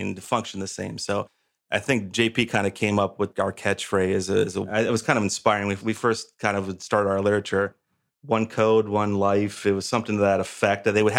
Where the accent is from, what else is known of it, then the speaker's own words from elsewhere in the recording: Tarpon Springs, Florida, United States; I mean, I grew up and born and raised in Tarpon Springs, a few clicks north of here. So I've been here my entire life on the ocean, on the Gulf.